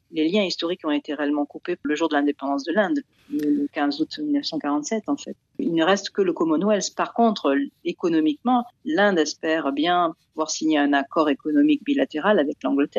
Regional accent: France; moved away; Ça fait plus de 20 ans que je suis partie de France, donc ça devient difficile d'avoir des choses qui me manquent

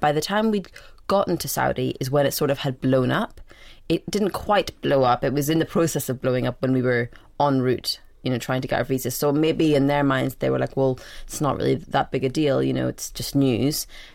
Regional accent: Northern Ireland, United Kingdom; also born or lived in Scotland; now in London, United Kingdom; growing up in Northern Ireland and then moving to Scotland and then moving to London. I always sort of was trying to work out where I was from. And I'm Sudanese, my parents are Sudanese

